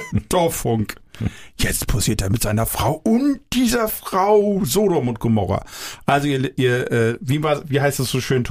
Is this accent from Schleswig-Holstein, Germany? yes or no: yes; Ostrohe, Schleswig-Holstein, Germany; am nächsten Tag ging bei uns in meinem Heimatdorf rum, ich sag nie welches Heimatdorf, aber es ist Ostrohe